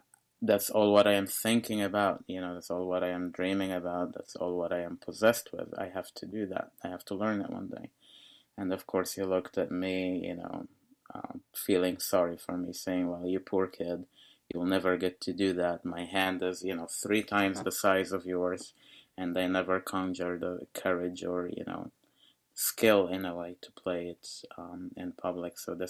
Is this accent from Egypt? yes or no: yes; Cairo, Cairo Governorate, Egypt; As you know, I grew up in Egypt, Cairo, Egypt, and I was born with very special hand conditions and eye conditions.